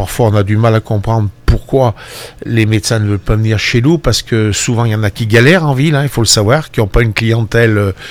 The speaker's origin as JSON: {"language": "French", "region": "Auvergne-Rhône-Alpes", "country": "France", "said": "nous on est de la Haute-Loire"}